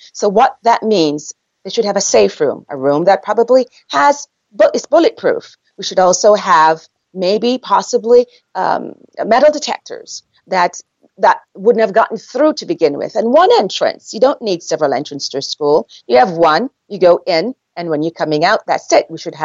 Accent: Jamaica; I'm from Jamaica. We never had any of that problems.

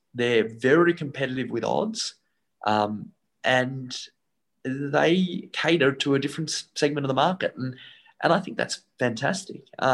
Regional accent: Australia; And we're lucky coming from Australia, because that opening up happened 20 years ago here for us.

